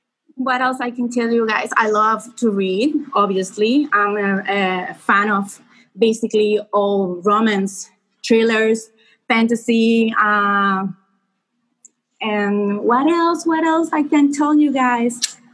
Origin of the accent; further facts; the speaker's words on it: Puerto Rico; So I'm 39. I live, born and raised in Puerto Rico.